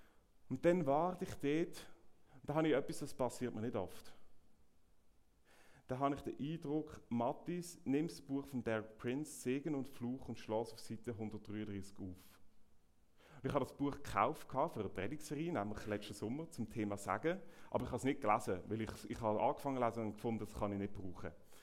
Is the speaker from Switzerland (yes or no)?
yes; Switzerland; da sieht er ein riesiges Plakat, das sehen wir bei uns in der Schweiz am Gesang, mit einem grossen Bibelvers